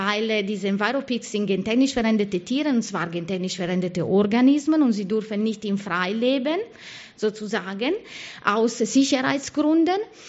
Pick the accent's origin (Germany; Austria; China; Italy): Italy; ist ein Italiener, der interessanterweise aus meiner Heimatstadt kommt.